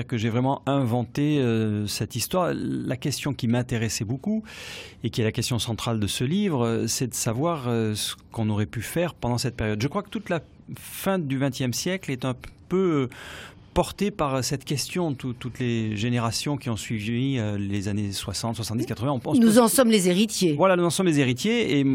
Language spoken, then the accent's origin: French; Brive, Nouvelle-Aquitaine, France; born there; je suis né à Brive où se situe ce roman et j'ai commencé ma carrière dans cette région, le Limousin, la Corrèze, qui a été une terre de résistance